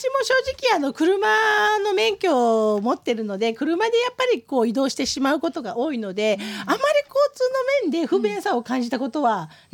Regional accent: Niigata, Japan; now in Joetsu, Japan; 自分がもう東京の生まれの東京育ちってことも忘れてる状態ですね。

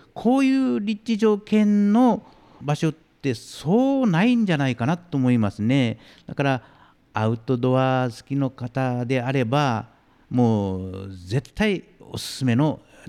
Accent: Kumamoto, Japan; 私は最初にねの話にありましたように熊本の出身なんで、熊本っていうのは麦味噌なんですね

